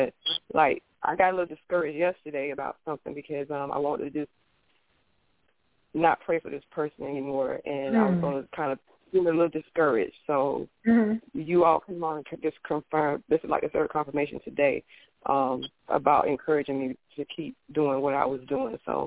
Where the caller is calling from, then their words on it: South Carolina, United States; South Carolina.